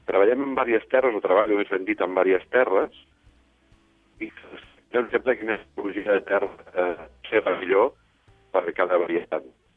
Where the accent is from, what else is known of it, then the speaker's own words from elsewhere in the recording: Catalonia, Spain; jo sóc fill del Penedès, i de ben petit ja anava a la vinya.